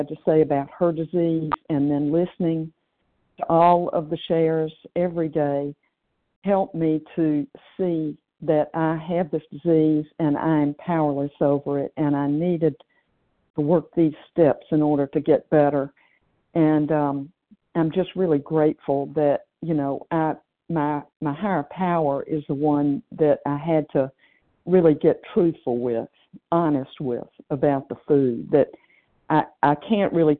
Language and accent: English; Tennessee, United States; I believe that's me instead of Lynn. I'm from Tennessee